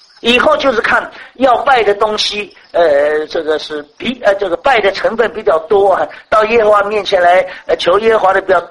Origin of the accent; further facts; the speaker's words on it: China; 就像我们中国人有许许多多口述的祖传的这一些的事迹